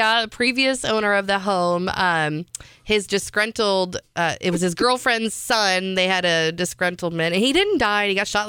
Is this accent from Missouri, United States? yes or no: yes; St. Louis, Missouri, United States; I know with my childhood home, you know, I grew up in St. Louis